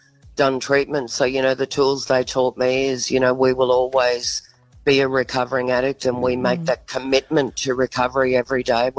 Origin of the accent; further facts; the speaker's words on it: Australia; especially as an Australian